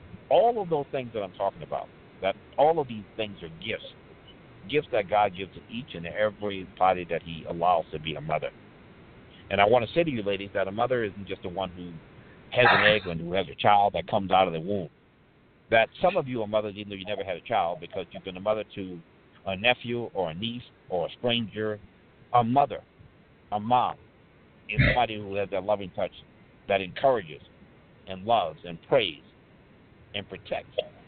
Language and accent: English; Louisiana, United States; when I was a young boy growing up in Louisiana